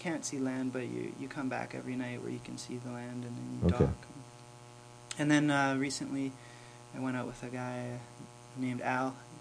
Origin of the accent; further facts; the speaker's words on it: Chilliwack, British Columbia, Canada; I grew up in Chilliwack.